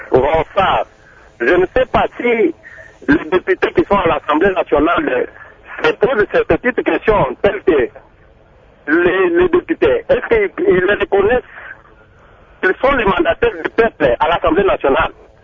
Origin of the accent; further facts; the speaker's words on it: DR Congo; les politiciens chez nous au Congo cherchent toujours à s'emparer de ce pays